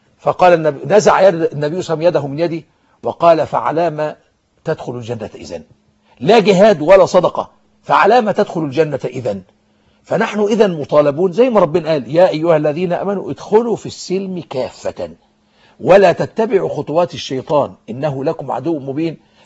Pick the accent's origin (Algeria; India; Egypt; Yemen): Egypt; وهو إن أنا مواطن مصري حافظ على الوقت